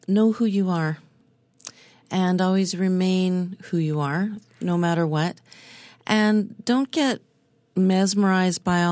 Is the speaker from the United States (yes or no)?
no; Canada; born there; thank God I was born in Canada